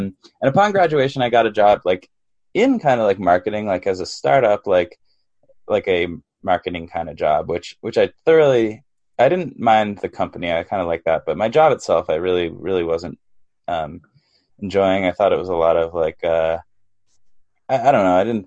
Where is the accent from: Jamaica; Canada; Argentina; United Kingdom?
Canada; now in New York, United States; so I am born and raised in Canada, but I didn't have any immigration issues.